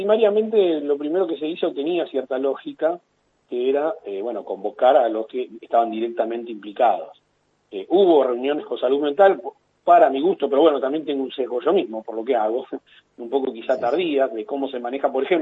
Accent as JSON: {"language": "Spanish", "country": "Argentina", "said": "somos argentinos"}